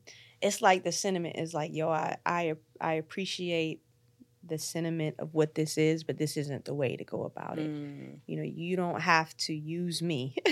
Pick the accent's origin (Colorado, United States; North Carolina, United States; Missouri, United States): North Carolina, United States; Snow Hill; Like, I'm from Snow Hill, North Carolina. Okay. Like, you have to know what that is to understand, you know, the balance of who I am.